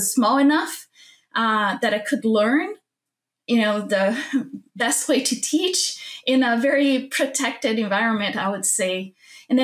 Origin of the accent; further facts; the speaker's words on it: Brazil; English is a second language; moved away as an adult; now in United States; originally, I am from Brazil, was born there and went to school there, completed my vet school over there. And right after vet school, I moved to the U.S.